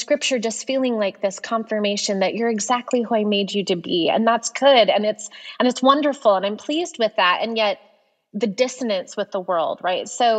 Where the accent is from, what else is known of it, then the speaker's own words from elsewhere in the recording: Montana, United States; now in Prescott, United States; I am originally from Montana and reside currently in Prescott, Arizona.